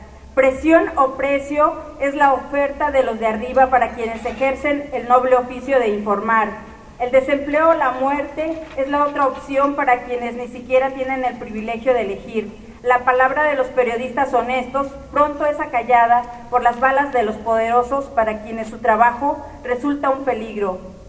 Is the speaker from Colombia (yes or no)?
no; Oaxaca, Mexico; yo soy de Oaxaca, pero estoy ahorita trabajando en el norte.